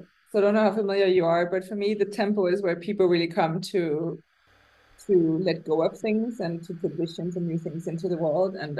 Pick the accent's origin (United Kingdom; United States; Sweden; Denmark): Denmark; So I would say Europe or even my home country, Denmark.